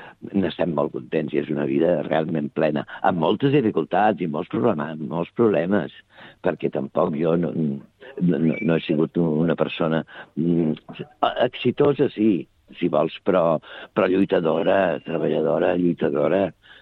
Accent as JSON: {"language": "Catalan", "town": "Sabadell", "region": "Catalonia", "country": "Spain", "said": "El ser de Sabadell, com aquell que diu, perquè jo soc d'aquí, soc del Marenc, soc de la terra, no?"}